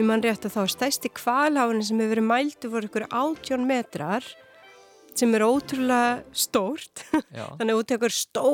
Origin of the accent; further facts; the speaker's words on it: Vestmannaeyjar, Southern Region, Iceland; leikvöllurinn í kringum krakka sem alast upp í Vestmannum